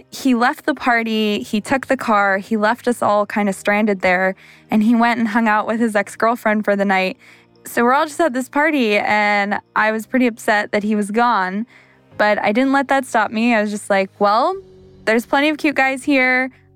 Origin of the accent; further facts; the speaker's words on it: Santa Maria, California, United States; I'm 26 years old. I'm from Santa Maria, California, and I am a substitute teacher.